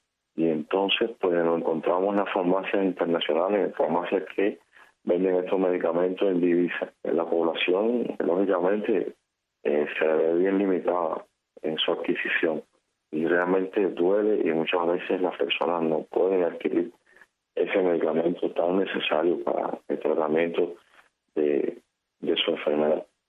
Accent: Cuba; para nada importa la gran mayoría que somos los cubanos de a pie.

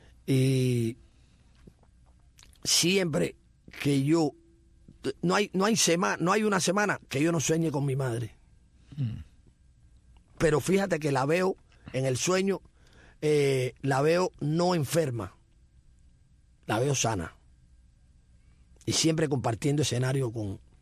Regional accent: Cuba; como gran cubano que soy, amo a mi tierra. Uh-huh. Amo a mi tierra, 100% cubano.

